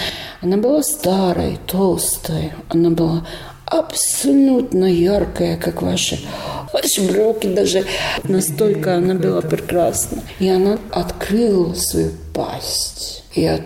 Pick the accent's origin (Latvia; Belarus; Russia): Latvia; Courland; Но я курляндка. Моя мама курлянка, моя бабушка вообще родилась курлянкой.